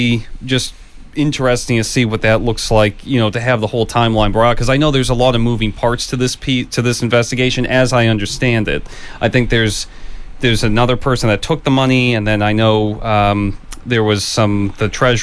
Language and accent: English; Marshfield, United States; I'm from Marshfield.